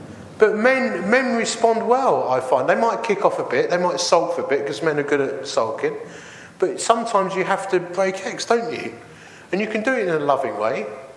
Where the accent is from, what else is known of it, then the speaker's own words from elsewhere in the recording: East of England, United Kingdom; I'm just a bloke, and I grew up in Essex, and it's just the way we talk to each other.